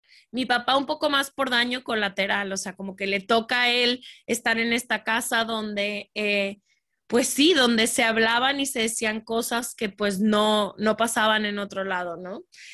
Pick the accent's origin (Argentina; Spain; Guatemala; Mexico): Mexico; Guadalajara, Jalisco; nací en México, crecí en Guadalajara toda mi vida